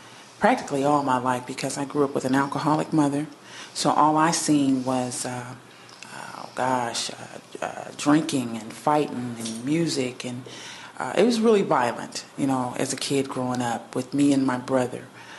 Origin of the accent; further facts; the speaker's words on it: Evansville, Indiana, United States; Well, like you said, I was born and raised right here in Evansville all my life. I'm 40 years old.